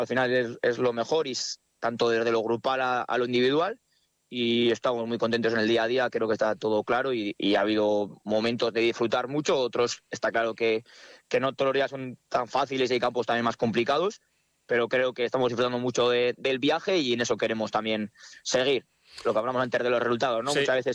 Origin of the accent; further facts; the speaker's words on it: La Rioja, Spain; Igual también un poco somos los riojanos también, esos valores, ¿no?